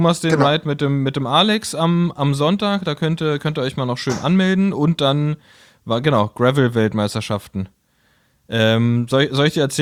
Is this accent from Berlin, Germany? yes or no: yes; Berlin, Germany; nee, wir sind aus Berlin, also Berliner Kennzeichen.